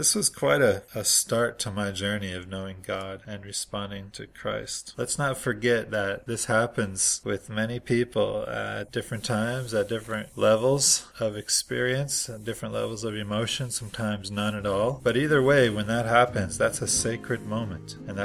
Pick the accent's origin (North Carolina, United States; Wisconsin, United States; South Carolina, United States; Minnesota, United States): Minnesota, United States; Minneapolis; accent: Twin Cities; That is where my accent is from, by the way, the Twin Cities up there.